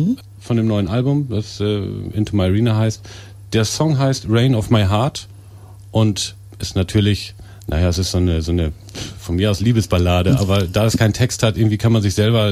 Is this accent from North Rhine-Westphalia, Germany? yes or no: no; Lingen, Lower Saxony, Germany; ich komme aus Lingen eigentlich ursprünglich